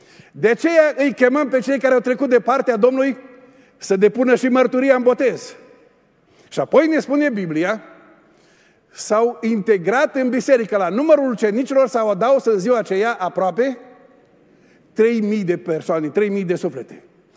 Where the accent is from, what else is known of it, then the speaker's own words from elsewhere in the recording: Oradea, Bihor County, Romania; noi nu suntem din aristocrație, noi nu suntem dintre bogătașii lumii, noi suntem de la Burzuc, de la Oradea